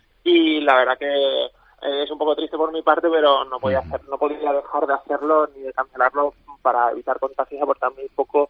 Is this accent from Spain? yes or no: yes; Malaga, Andalusia, Spain; accent: Malaga; Y en Málaga acabo manteniendo. Al final del día vuelvo a casa y hablo con mi acento puro y se nota.